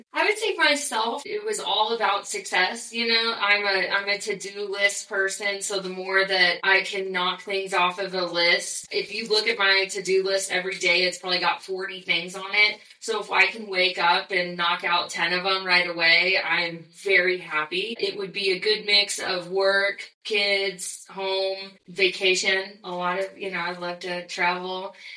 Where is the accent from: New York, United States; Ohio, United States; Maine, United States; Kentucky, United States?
Kentucky, United States; I was born and raised in Kentucky, a real great family.